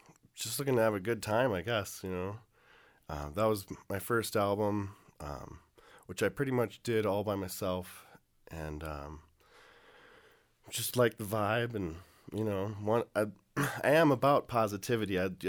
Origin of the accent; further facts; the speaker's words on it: Minneapolis, Minnesota, United States; now in Colorado, United States; Well, we're all originally from Minneapolis. That's where we met. But I've been here for about 2 years. I really like Colorado.